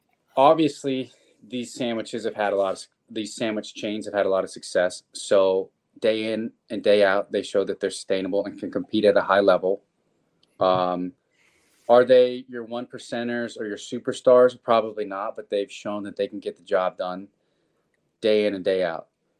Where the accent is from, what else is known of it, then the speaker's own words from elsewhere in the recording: the South, United States; I'm from the South. I know my family's from the Northeast, but I don't think we have that.